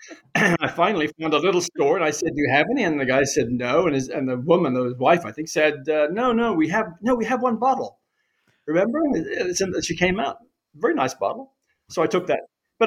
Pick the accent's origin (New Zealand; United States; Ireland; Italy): New Zealand; I grew up in New Zealand.